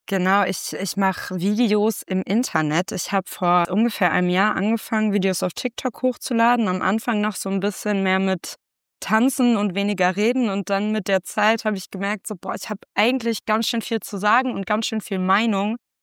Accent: Bielefeld, North Rhine-Westphalia, Germany; ich bin auch im Vorstand der Linken hier in Bielefeld, wo ich herkomme.

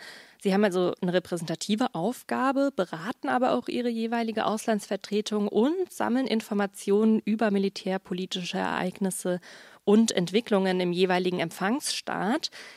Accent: Germany; Als Deutsche

